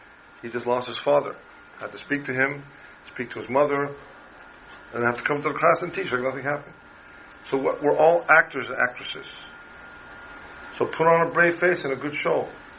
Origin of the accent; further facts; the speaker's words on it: Canada; And I come from Canada, so poutine, if you know what that is, right?